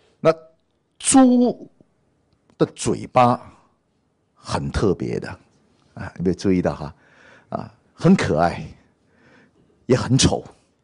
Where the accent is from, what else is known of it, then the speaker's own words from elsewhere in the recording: Malaysia; 我是马来西亚华侨，我马来西亚出生。那我们小的时候住的地方呢，其实是一个非常乡下的地方